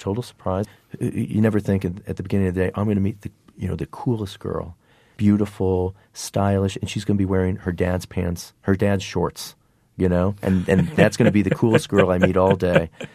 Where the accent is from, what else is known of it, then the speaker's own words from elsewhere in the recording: Midwest, United States; I'm from the Midwest. I'm kind of a regular guy.